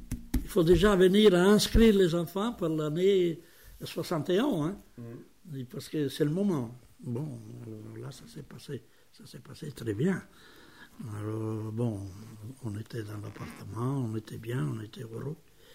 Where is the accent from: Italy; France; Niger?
Italy; Moi, je viens de l'Italie, et où j'étais en Italie, même que j'étais pauvre, et mais j'avais mon appartement en ville